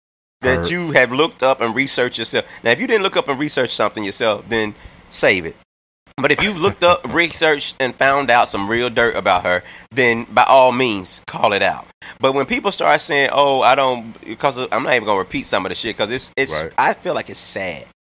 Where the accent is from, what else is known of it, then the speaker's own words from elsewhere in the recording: Arkansas, United States; I'm from Arkansas originally.